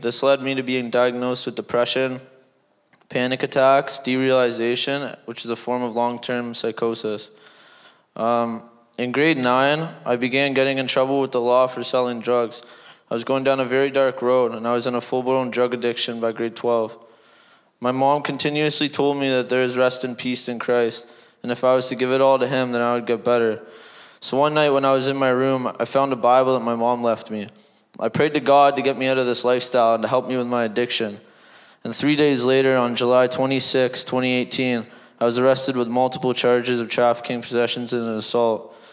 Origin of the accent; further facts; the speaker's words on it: Port Perry, Ontario, Canada; I am from Port Perry, Ontario, and I am 20 years old.